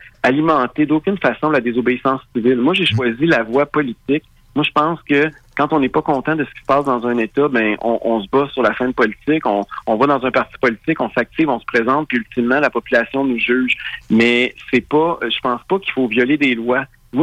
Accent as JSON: {"language": "French", "region": "Quebec", "country": "Canada", "said": "je suis un nationaliste, je suis un francophone, je suis québécois, je suis fier de mes origines, de mon identité."}